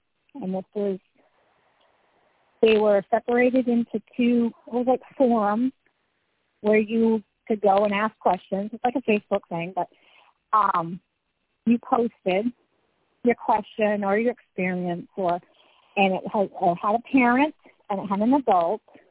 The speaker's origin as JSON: {"language": "English", "region": "Vermont", "country": "United States", "tie": "born or raised there", "said": "Well, I grew up in Vermont on a dairy farm, and you basically fended for yourself."}